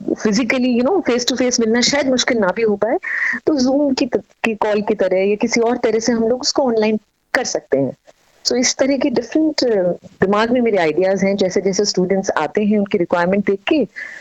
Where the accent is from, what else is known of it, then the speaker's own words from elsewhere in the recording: Ghaziabad, Uttar Pradesh, India; moved away as an adult; now in Sydney, Australia; मैं एक्चुअली गाजियाबाद से बिलोंग करती हूँ। गाजियाबाद दिल्ली NCR में आता है, वहीं पे पली बड़ी हूँ, वहीं पे अपनी एजुकेशन करी है। सिडनी मैं अपने पूरे परिवार के साथ पिछले साल आई थी, जुलाई में ही